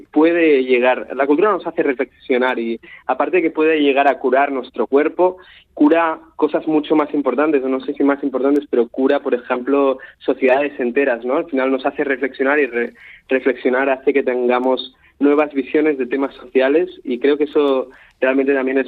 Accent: Barcelona, Catalonia, Spain; Yo soy de Barcelona

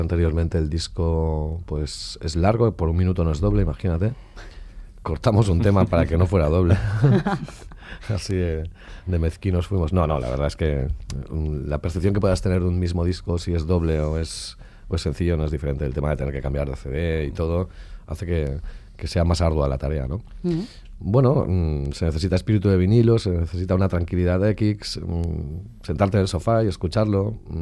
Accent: Catalonia, Spain; somos del Baix Llobregat, que es como el extrarradio de Barcelona, que allí pues ver un firmamento estrellado es bastante difícil.

